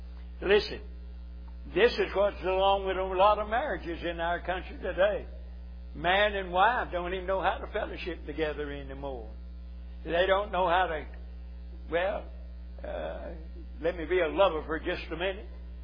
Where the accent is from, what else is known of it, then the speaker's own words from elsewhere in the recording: the South, United States; And again, I'm from the South, and I believe that fatted calf will be so tender